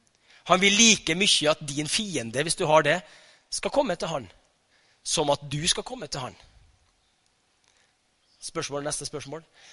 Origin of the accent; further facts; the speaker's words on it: Tingvoll, Møre og Romsdal, Norway; Jeg kommer fra Tingvoll, så det er ikke så lett her der. Vi er ganske høyrøstet av oss på Tingvoll.